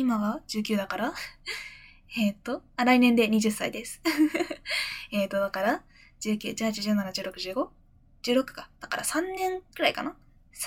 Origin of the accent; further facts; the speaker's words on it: Fukuoka, Japan; accent: Hakata dialect; まあ、とりあえず福岡ですね、出身地。